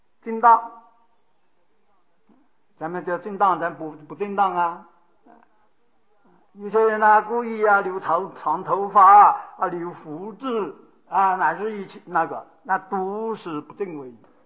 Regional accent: China; 我们是中国人，我是中国出家人

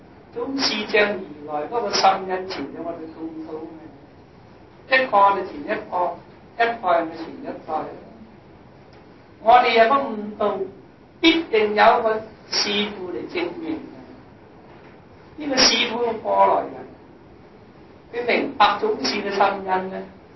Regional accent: Guangdong, China; 但我哋广东人咧就占咗范人嗰个江啊

